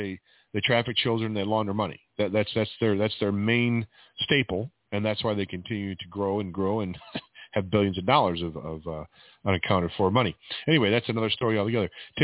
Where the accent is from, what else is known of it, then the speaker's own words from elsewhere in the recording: Michigan, United States; I'm from Michigan, man. There's nowhere in Michigan looks like that, brother.